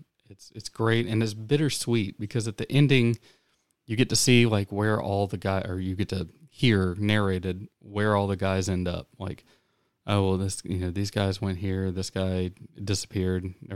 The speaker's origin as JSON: {"language": "English", "region": "the South", "country": "United States", "tie": "born or raised there", "said": "I grew up in the South."}